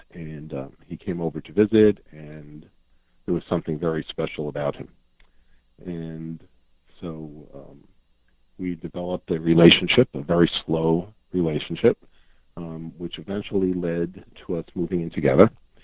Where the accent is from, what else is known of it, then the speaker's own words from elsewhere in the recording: New York, United States; born there; now in California, United States; I was born in New York and came to California.